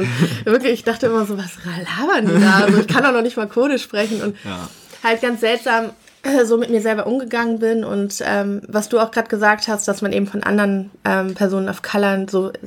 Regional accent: Bonn, North Rhine-Westphalia, Germany; wir kommen aus Bonn, also in Bonn bin ich geboren und es ist ja eine etwas kleinere Stadt, aber auch immer noch eine Großstadt. Und wir haben in so einem Vorort gewohnt.

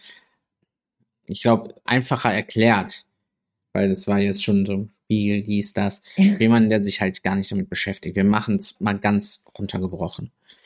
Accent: Italy; German is a second language; ich bin Italiener, ich bin ja selbst Ausländer

